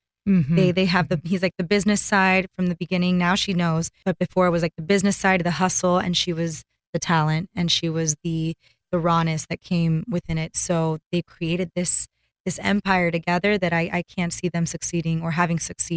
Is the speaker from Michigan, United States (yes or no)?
no; Miami, Florida, United States; now in New York, United States; I'm originally from Miami, Florida. I live in New York now, but growing up, she was such an inspiration to me, to my mother.